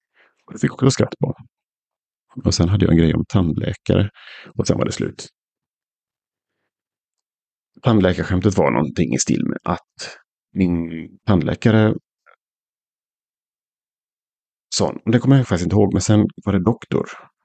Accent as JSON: {"language": "Swedish", "country": "Sweden", "said": "jag kommer från Sverige och ni kanske inte visste det här"}